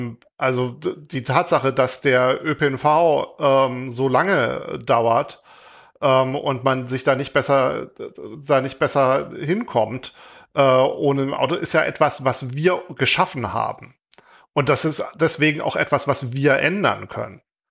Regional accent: Heilbronn, Baden-Württemberg, Germany; Ich komme aus Heilbronn ursprünglich, nicht so weit weg von wo der Wolfgang heute wohnt.

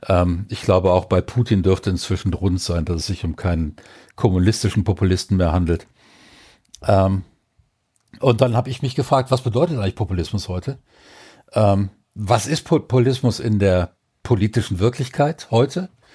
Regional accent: Mettmann, North Rhine-Westphalia, Germany; also born or lived in Düsseldorf; Ich bin ja in Düsseldorf geboren, in Mettmann groß geworden, das ist ja nicht so weit weg

